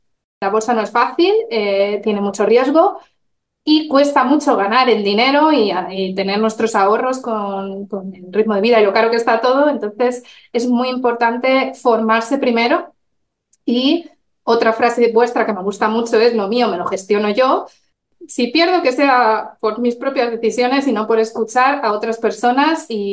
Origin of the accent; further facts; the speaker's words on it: Madrid, Community of Madrid, Spain; soy de Madrid y, bueno, me dedico a las finanzas.